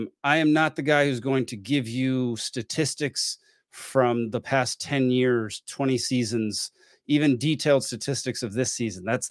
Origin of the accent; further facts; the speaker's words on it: Texas, United States; I'm from Texas.